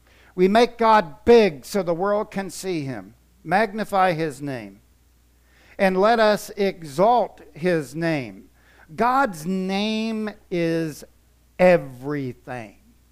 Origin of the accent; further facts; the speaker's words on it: Cape Canaveral, Florida, United States; And I grew up in Cape Canaveral where we launched rockets